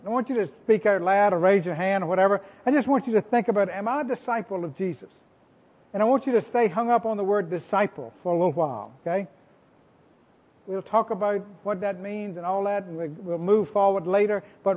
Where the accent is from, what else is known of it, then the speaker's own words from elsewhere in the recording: United States; I'm glad I'm an American. I love America, and I don't want to live anywhere else in the world.